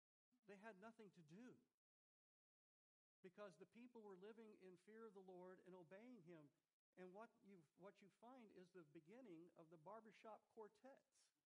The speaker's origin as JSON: {"language": "English", "region": "Texas", "country": "United States", "tie": "born or raised there", "said": "churches, especially where I grew up in Texas, we were the ones who had all the money"}